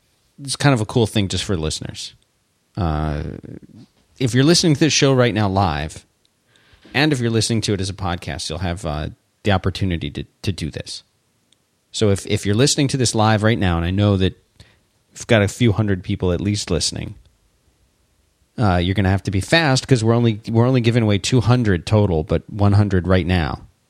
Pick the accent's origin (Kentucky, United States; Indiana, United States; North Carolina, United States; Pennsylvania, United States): Pennsylvania, United States; Philadelphia; Because you know I'm from Philly, right?